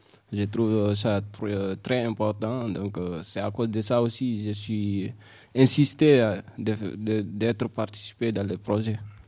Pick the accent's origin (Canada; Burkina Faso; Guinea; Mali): Guinea; now in France; Je viens de la Guinée-Conakry. Depuis maintenant un an, 8 mois à peu près, je suis en France.